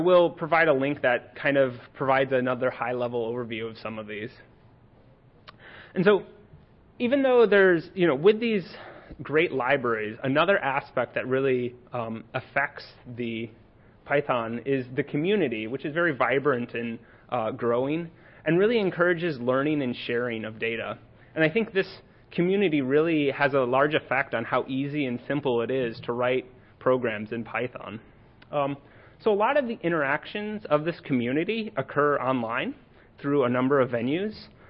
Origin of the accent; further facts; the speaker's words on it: Midwest, United States; Fortunately, I'm from the Midwest, so those are the only ones I know about.